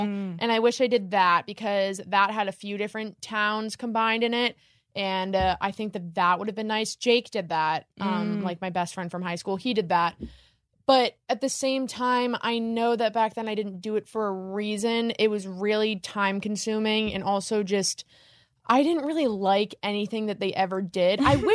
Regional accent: Boston, Massachusetts, United States; I am so happy that I grew up in Boston personality-wise because the personality of people in Boston is absolutely ridiculous.

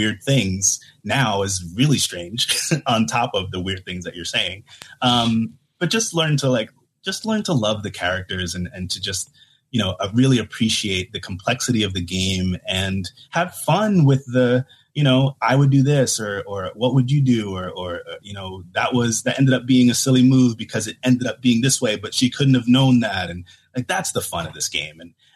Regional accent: New Jersey, United States; No, I'm from New Jersey originally. I'm a Giants fan through and through.

